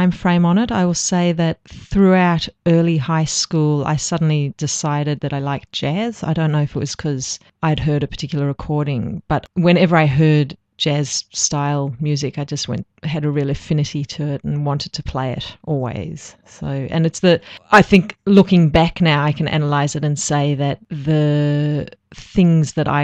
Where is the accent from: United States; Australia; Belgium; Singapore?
Australia; also born or lived in South Africa; I'm actually South African born, and right. You probably detect that because I said instead of I'm South African born, I said I'm actually South African born. It's a very South African thing to say. Oh. But I came here when I was 3.5, so pretty much most of my life in Australia.